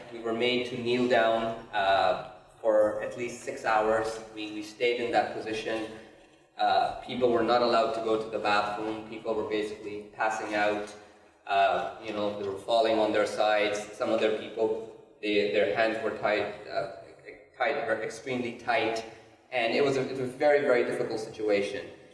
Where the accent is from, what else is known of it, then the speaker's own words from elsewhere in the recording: Pakistan; born there; also born or lived in Qatar; They saw that I worked in Qatar. I was born in Pakistan, so that was kind of confusing for them.